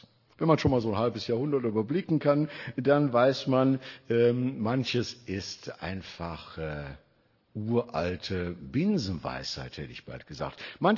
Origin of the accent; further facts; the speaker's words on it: Wuppertal, North Rhine-Westphalia, Germany; In Wuppertal, man hört ja, wo ich herkomme